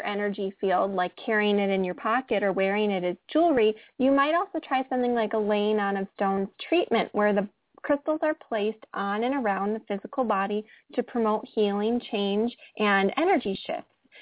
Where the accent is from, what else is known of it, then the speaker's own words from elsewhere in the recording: Madison, Wisconsin, United States; I'm actually from Madison, Wisconsin, just a little bit north of Chicago.